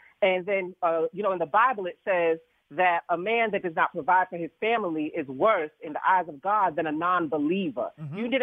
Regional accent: Atlanta, Georgia, United States; I'm from Atlanta, so mm-hmm. you're not going to talk about my mammy.

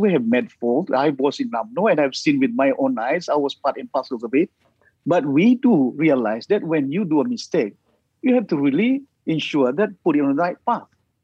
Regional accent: Sabah, Malaysia; because we are from Sabah, we are from, you know, this part of the world, that we cannot work with them.

